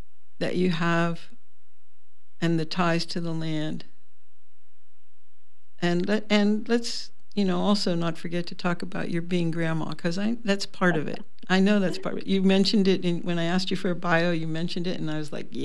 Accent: Pittsburgh, Pennsylvania, United States; because I grew up in around Pittsburgh

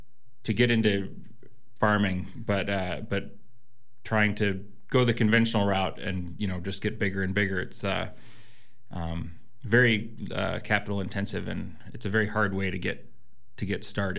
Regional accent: Duluth, Minnesota, United States; Well, I grew up mostly in Duluth and the Iron Range, northeastern Minnesota, not real farm country.

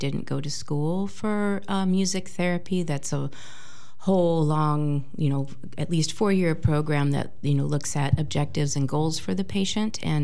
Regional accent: Peoria, Illinois, United States; born there; moved away as an adult; also born or lived in Sedona, United States / Flagstaff, United States; I was born in Peoria, Illinois. And I moved out west in my early 20s and was out in Sedona and Flagstaff for about 10 years

